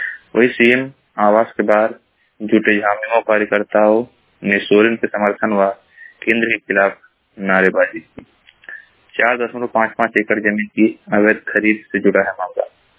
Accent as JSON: {"language": "Hindi", "town": "Maharajganj", "region": "Uttar Pradesh", "country": "India", "said": "मैं जिला महाराजगंज का निवासी हूँ।"}